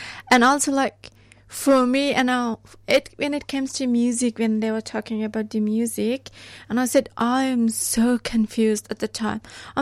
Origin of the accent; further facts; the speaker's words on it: Afghanistan; English is a second language; moved away as an adult; I grew up in Afghanistan.